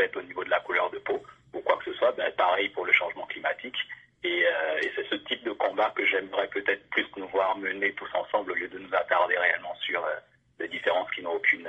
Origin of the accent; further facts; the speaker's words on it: Benin; raconter un peu ce vécu de mon enfance au Bénin, où déjà à l'époque, dans les années 90, on recyclait sans nécessairement avoir une conscience environnementale.